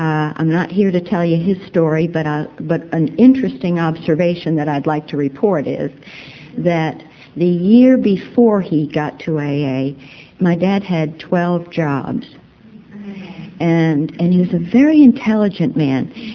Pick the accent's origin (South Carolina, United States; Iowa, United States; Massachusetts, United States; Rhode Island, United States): Rhode Island, United States; Pawtucket; And that's where I grew up. I grew up in Rhode Island. I grew up in Pawtucket, Rhode Island.